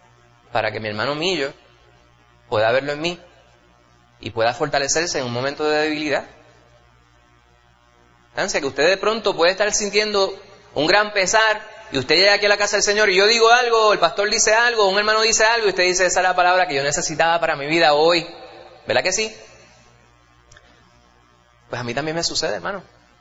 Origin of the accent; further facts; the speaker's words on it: New York, United States; de los pocos recuerdos que tengo yo de mi infancia, cuando vivíamos allá en Manhattan, en el barrio